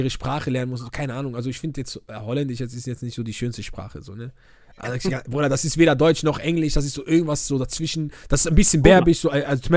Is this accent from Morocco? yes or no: yes; Oujda, Oriental, Morocco; German is a second language; ich wohne ja aus einer Grenzstadt, ich komme ja aus Oujda. So, ich bin ja Grenze Algerien.